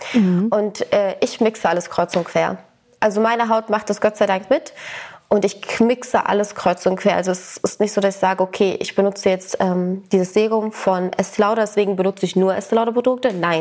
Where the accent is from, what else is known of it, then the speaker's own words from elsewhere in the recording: Sicily, Italy; ich komme aus Sizilien.